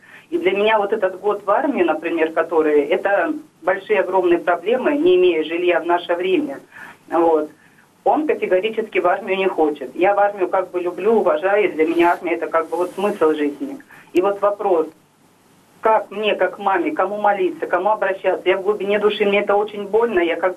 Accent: Far East, Russia; also born or lived in Ukraine; now in Ryazan, Russia; Сама я дальневосточница, папа военный, всю жизнь по гарнизонам. И оказались мы на Украине, он тогда вышел на пенсию. Соответственно, мы оказались гражданами Украины. Вот, когда мы вернулись на Дальний Восток

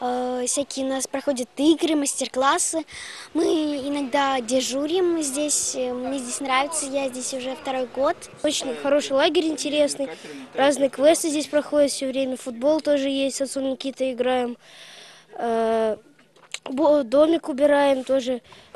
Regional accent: Saratov, Saratov Oblast, Russia; Я приехала из Саратова, узнала про этот лагерь через интернет и решила сюда приехать.

